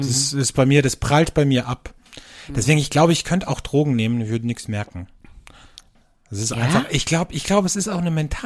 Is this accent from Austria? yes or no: yes; Austria; bei uns in Österreich